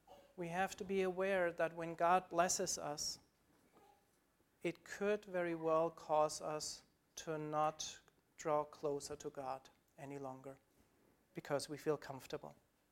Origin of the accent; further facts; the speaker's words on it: Germany; English is a second language; growing up in Germany, growing up being very sheltered, having enough to eat all the time